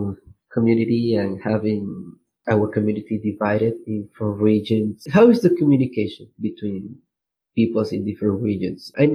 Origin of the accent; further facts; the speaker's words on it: Venezuela; English is a second language; you're from Albania, I'm from Venezuela, and we are talking in English